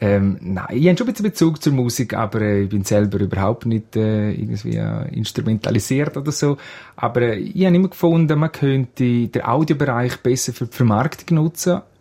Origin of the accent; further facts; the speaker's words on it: Chur, Graubünden, Switzerland; Ich bin in Chur geboren, bin hier aufgewachsen. Ich bin ein Churer, glaube ich, das darf man so sagen. Ich bin ein Bündner und mir liegt sehr viel eigentlich an der Heimat.